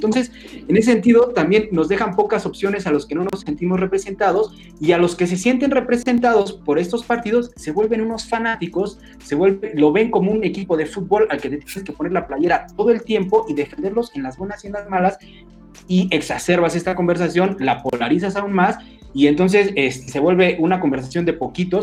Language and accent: Spanish; Mexico; los que pierden más son los candidatos independientes y nosotros como mexicanos.